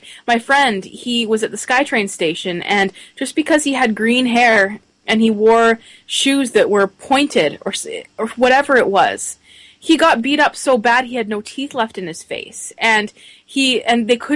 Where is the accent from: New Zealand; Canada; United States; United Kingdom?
Canada; Surrey, British Columbia; I mean, I grew up in Vancouver, like Surrey.